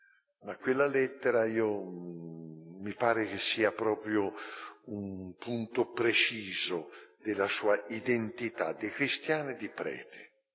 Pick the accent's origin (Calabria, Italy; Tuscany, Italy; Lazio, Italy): Tuscany, Italy; Florence; Sono nato a Firenze, ho studiato a Firenze, non sono uscito da Firenze, ho fatto il mio apostolato in Firenze, sempre lì, sempre lì.